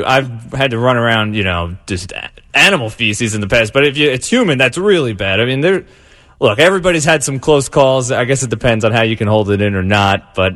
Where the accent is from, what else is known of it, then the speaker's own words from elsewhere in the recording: Homedale, Idaho, United States; So I'm from Homedale, too. So between the running and Homedale, and I guess even the pooping too, this story really hits close to home.